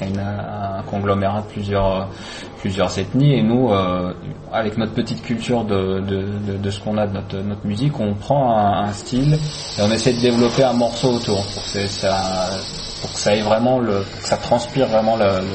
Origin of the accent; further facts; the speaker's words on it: Algeria; now in Paris, France; nous avons grandi en Algérie, on est venu s'installer en France.